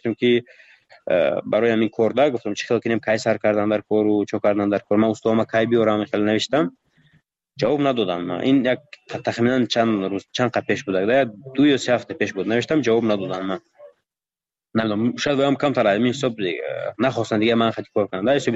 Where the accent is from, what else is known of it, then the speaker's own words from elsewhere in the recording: Tajikistan; من گفتم من تاجیکم گفتم از تاجیکستانم